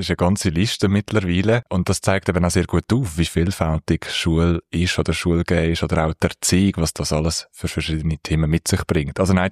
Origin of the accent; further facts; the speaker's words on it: Aargau, Switzerland; accent: Aargau; Ein paar hören schon raus, dass ich wahrscheinlich am meisten ein Aargauer bin und ein paar finden aber, es klingt ein bisschen nach Luzern.